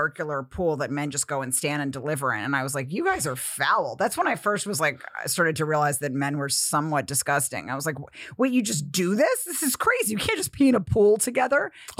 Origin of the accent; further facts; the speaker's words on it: Bethesda, Maryland, United States; We grew up in Bethesda.